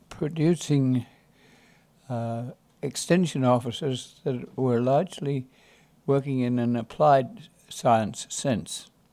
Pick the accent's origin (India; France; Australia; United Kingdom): Australia; moved away as an adult; now in United States; So I I came to this country from Australia.